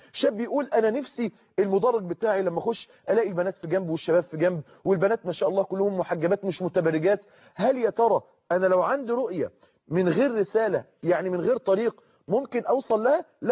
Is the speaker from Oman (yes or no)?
no; Egypt